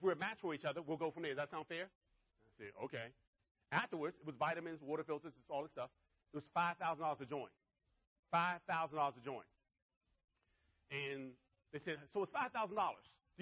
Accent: Washington, District of Columbia, United States; Not because I'm from the Washington, D.C. area

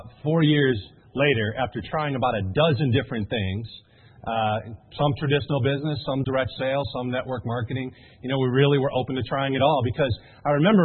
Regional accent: Portland, Oregon, United States; In fact, I was born in Portland, Oregon, actually adopted when I was 3 days old by some truck drivers. And grew up, my mom and dad were truck drivers, moved around the country a lot as a kid, and in fact always ended up coming back to Oregon.

